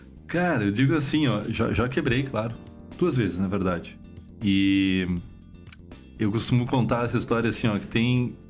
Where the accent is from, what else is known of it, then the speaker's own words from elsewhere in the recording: Santa Maria, Rio Grande do Sul, Brazil; born there; now in Porto Alegre, Brazil; Eu sou nascido em Santa Maria.